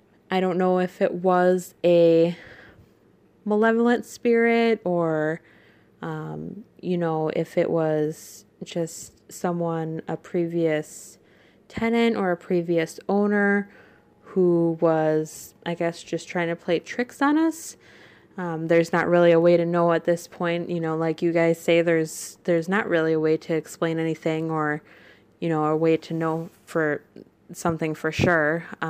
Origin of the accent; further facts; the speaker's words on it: Wisconsin, United States; I'm 25 years old. I'm from Wisconsin.